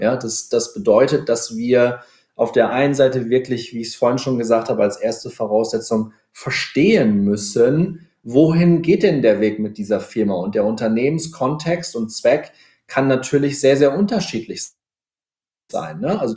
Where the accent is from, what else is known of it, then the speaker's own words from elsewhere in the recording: Cloppenburg, Lower Saxony, Germany; weil es gibt tatsächlich in meiner Heimatstadt Kloppenburg in Niedersachsen